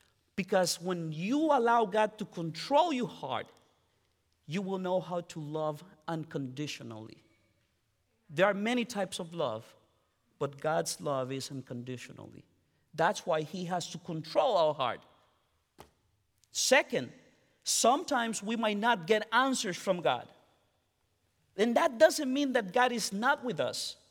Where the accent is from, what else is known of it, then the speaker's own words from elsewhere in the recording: Dominican Republic; English is a second language; I was born and raised in the Baté. Baté is our communities within the sugarcane fields where Haitians and their descendants live.